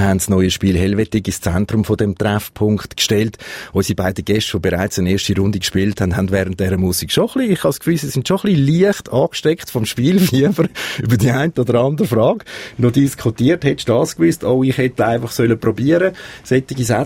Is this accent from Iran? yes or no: no; Valais, Switzerland; Als Walliserin weiss ich das.